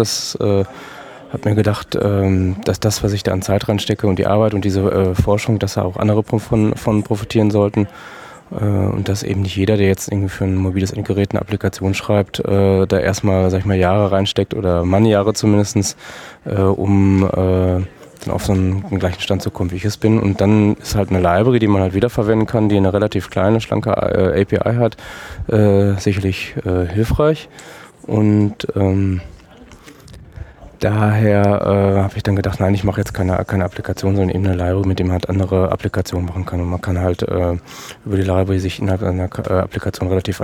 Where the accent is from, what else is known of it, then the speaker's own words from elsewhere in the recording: Dortmund, North Rhine-Westphalia, Germany; Dortmund.